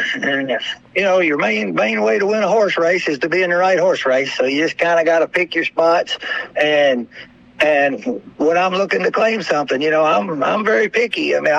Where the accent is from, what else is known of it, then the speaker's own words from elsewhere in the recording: Henderson, Kentucky, United States; We're from Henderson, Kentucky, right there on the Indiana line at Ellis Park.